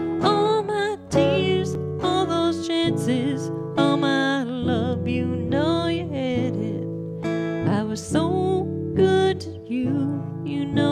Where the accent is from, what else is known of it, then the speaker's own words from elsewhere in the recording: North Dakota, United States; North Dakota is where I'm from. Mm. So it'll be the first time playing in my hometown, and I'm very nervous about that.